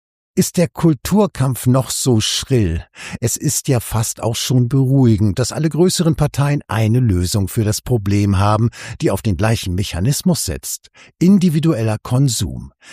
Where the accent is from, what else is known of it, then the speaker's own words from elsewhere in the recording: Lower Saxony, Germany; Als ich Kind war, galt bei uns in Niedersachsen die Regel, dass es in der Schule hitzefrei gibt